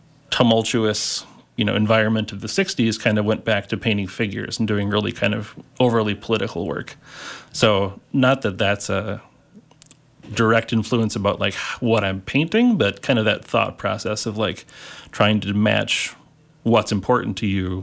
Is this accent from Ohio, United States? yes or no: no; Stillwater, Minnesota, United States; I grew up in Stillwater and then went to Northfield for college and then back to the Twin Cities.